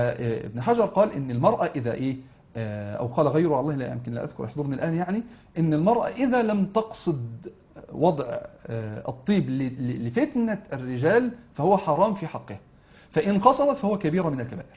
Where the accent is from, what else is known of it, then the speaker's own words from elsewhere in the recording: Egypt; واحنا طبعا مصريين